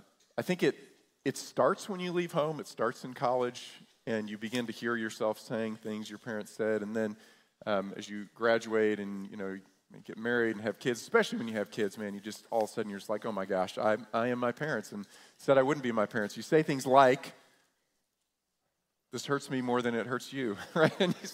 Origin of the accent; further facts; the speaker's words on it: New York, United States; I grew up in New York, and I had to walk uphill through the snow